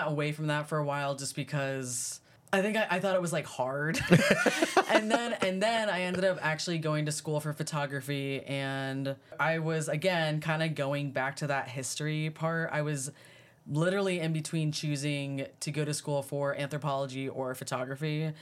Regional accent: Arlington, Virginia, United States; I'm originally from the DC metropolitan area. I'm from Arlington, Virginia, and I went to school in Richmond, Virginia.

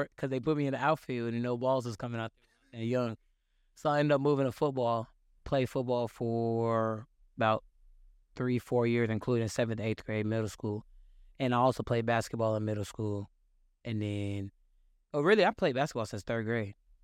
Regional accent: Houston, Texas, United States; also born or lived in Pasadena; Man, so yeah, of course I'm from Houston. Started out in Pasadena, Texas, to be specific. Crazy. Had to get up out of there, though.

